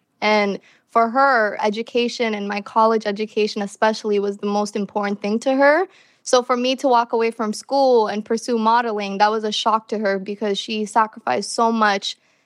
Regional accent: United States; Growing up in America, not seeing representation, not seeing anybody who dressed like me, looked like me

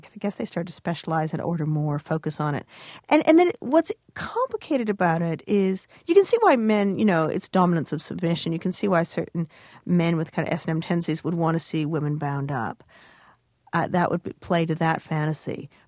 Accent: Toronto, Ontario, Canada; I'm from Toronto

